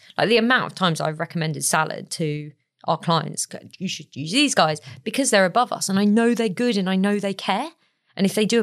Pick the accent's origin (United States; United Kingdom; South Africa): United Kingdom; We're so British, aren't we